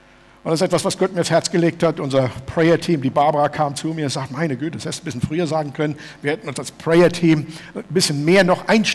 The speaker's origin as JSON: {"language": "German", "town": "Steinheim", "country": "Germany", "tie": "born or raised there", "said": "in meiner Jugend in Steinheim, hinten wo in der Nähe vom Erbe-Möbelcenter, da gab es mal so einen Apfelbaum"}